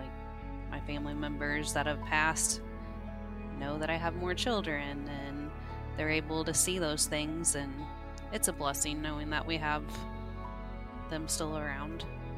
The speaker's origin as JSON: {"language": "English", "town": "Evansville", "region": "Indiana", "country": "United States", "said": "I'm from Evansville, Indiana."}